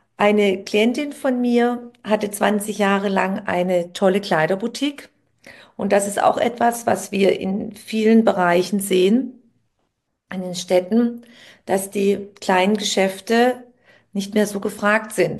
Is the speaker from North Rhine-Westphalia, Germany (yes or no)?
no; Baden-Württemberg, Germany; Es gibt da ein ganz klassisches Beispiel, was man bei uns im Schwabenland sagt.